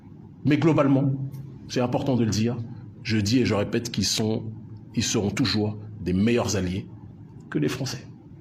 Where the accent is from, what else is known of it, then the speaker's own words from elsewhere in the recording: France; born there; Je suis né en France, je ne le renierai jamais